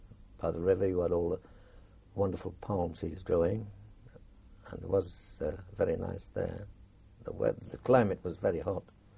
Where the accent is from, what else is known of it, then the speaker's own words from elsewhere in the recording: Wales, United Kingdom; born there; I was born in North Wales